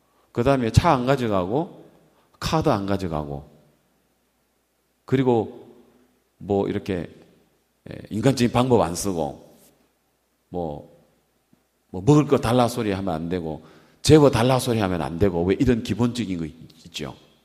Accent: Gyeongsang, South Korea; accent: Gyeongsang; 나 경상도 사람인데 전라도 가가지고는 밥 못 얻어먹겠다 싶으면 되는 거예요.

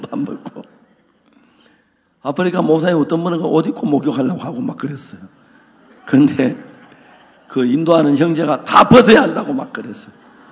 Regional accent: South Korea; 우리는 한국 사람들

